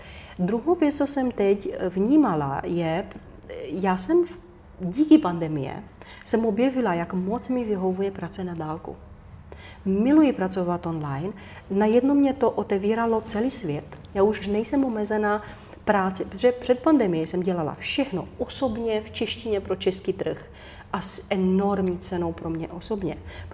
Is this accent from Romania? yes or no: yes; Romania; Czech is a second language; now in Czech Republic; já jsem Rumunka žijící v České republice, takže pro mě už nějaký tranzit proběhl